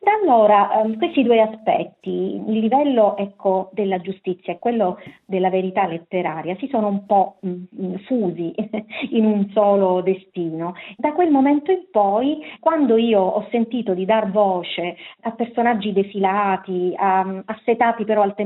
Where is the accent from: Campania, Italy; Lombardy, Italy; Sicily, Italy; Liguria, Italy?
Sicily, Italy; da buona siciliana e da buona pirandelliana